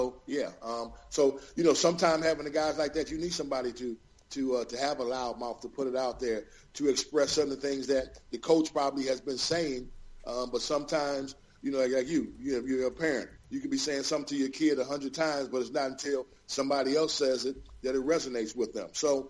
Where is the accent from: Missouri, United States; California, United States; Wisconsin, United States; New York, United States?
New York, United States; Buffalo; Well, I mean, I grew up in Buffalo, so I'm from Buffalo. That's my family. Everybody from Buffalo is a Buffalo Bill fan, you know.